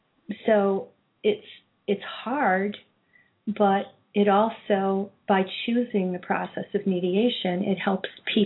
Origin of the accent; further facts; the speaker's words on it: Broadalbin, New York, United States; Grew up about 20 miles west of Saratoga Springs in a little rural area, Broad Alban, near the Sacandaga Reservoir.